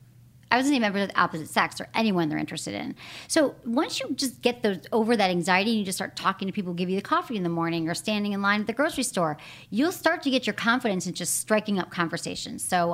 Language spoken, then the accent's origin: English; Chicago, Illinois, United States; I'm from Chicago, but that's interesting.